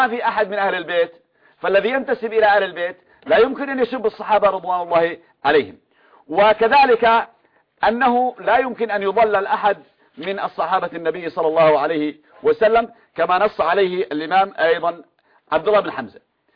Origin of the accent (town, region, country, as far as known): Yemen